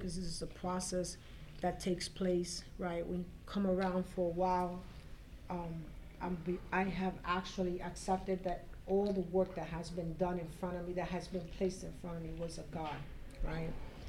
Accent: Brooklyn, New York, United States; And I was in Brooklyn, New York. I was raised in Brooklyn, New York, and most of my recovery was there.

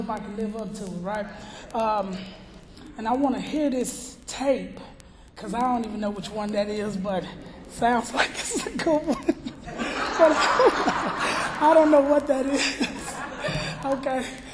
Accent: Dallas, Texas, United States; So, like you already heard, I'm from Dallas, Texas.

